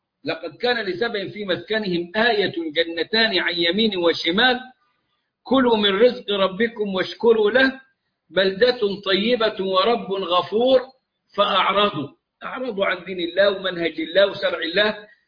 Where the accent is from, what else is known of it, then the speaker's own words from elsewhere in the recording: Egypt; وصارت عندنا في مصر لها يعني جانب كبير وحظ أوفر